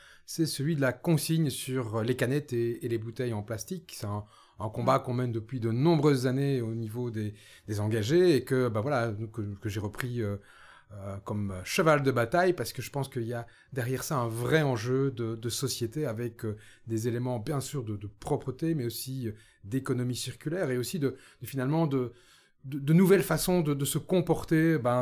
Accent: Wallonia, Belgium; ma région d'origine c'est le Centre.

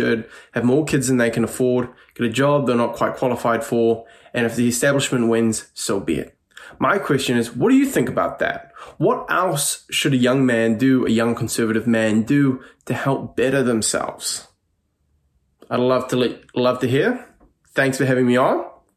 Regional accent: New Zealand; I'm 23 from New Zealand.

